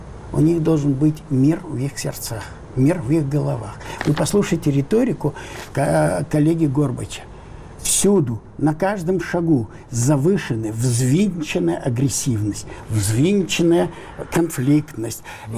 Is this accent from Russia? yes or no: no; Ukraine; born there; first language Ukrainian; Russian is a second language; Кстати, мы все трое украинцы, по большому счету. Я ведь и родился на Украине, и первый мой язык украинский, и идентичность моя никак с Россией не связана.